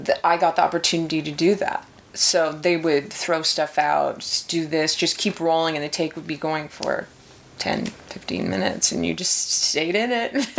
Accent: Manitoba, Canada; I'm originally from Manitoba

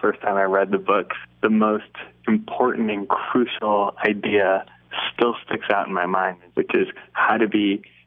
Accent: Boston, Massachusetts, United States; I'm from Boston, and it's one of the places I derive my civic pride from.

